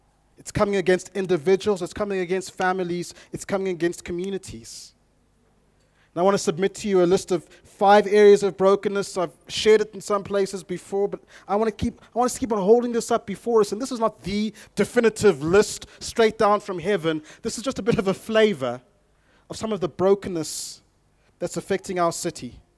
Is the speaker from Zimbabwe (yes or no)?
yes; Bulawayo, Zimbabwe; I grew up in the Great City of Kings in Bulawayo in Zimbabwe, Zimbabwe's second city.